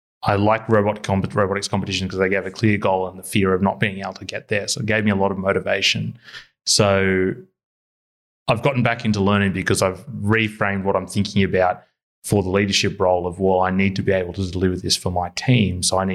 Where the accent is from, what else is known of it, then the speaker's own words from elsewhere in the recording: Sydney, New South Wales, Australia; now in Newcastle, Australia; So I'm not from Newcastle, Sydney originally.